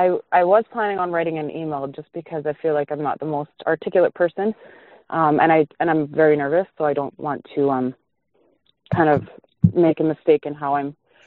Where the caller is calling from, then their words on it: Canada; I'm calling from Canada.